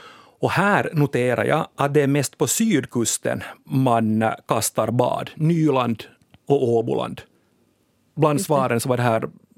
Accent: Sweden; Släng på vatten, skulle jag som svensk säga.

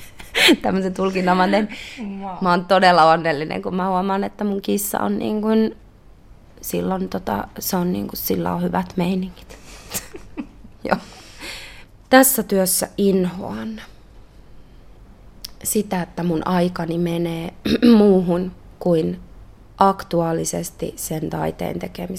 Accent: Nurmes, North Karelia, Finland; tullut opettamaan Nurmekseen, josta mä oon kotoisin Pohjois-Karjalasta

